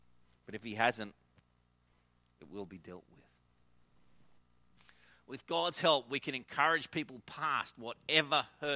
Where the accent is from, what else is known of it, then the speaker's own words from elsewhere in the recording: Australia; I've struggled to preach this on the grounds that I'm an Australian who's relatively healthy, who hasn't had anything.